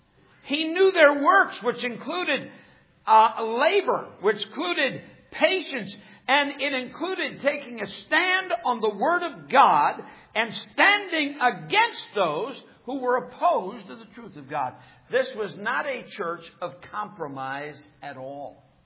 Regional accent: United States; As an American, I'm horrified at what I see.

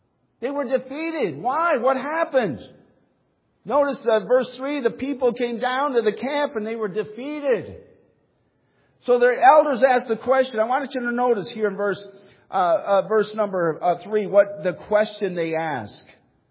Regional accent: Midwest, United States; I mean, for me, I'm just, you know, I'm from the Midwest, so that's what gives me the thrill anyway.

